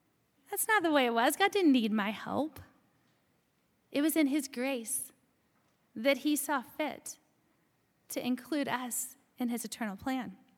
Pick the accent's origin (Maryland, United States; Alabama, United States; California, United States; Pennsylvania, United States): Alabama, United States; I'm from Alabama, and in our house, guests don't do the dishes.